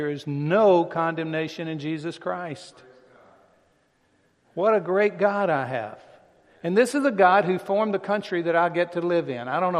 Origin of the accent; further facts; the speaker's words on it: the South, United States; I can't make up for all those years when I grew up in the South in the way that we treated black people.